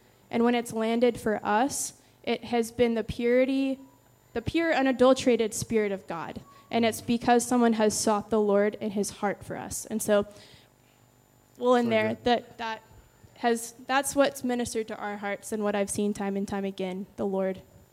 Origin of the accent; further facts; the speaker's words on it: Dallas, Texas, United States; which I'm from Dallas.